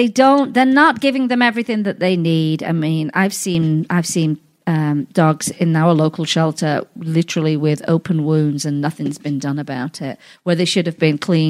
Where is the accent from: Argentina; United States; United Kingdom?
United Kingdom; England; I'm from England. You sound like you're Irish and I'm from England. Are you sure? Yeah, I'm sure of that.